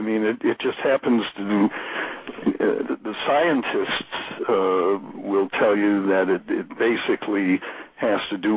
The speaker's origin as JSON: {"language": "English", "region": "Midwest", "country": "United States", "also_born_or_lived": "Milwaukee", "said": "I'm originally from the Midwest, and at one time I lived in Milwaukee"}